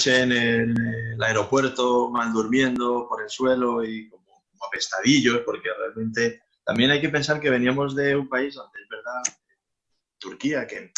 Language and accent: Spanish; Spain; siendo españoles, éramos nosotros.